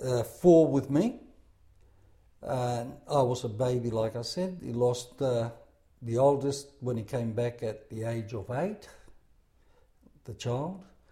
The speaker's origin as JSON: {"language": "English", "town": "Pyrgos", "region": "Western Greece", "country": "Greece", "tie": "born or raised there", "moved": "yes", "lives_now": "Australia", "said": "I was born in Pyrgos, Greece, in the state of Elias, on the 11th of the 5th, 1944, a war baby."}